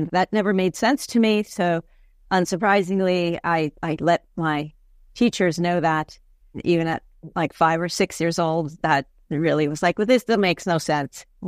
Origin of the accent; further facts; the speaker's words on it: Naples, Campania, Italy; So I grew up initially in near Naples and in a Catholic family. I went to Catholic school, which I hated.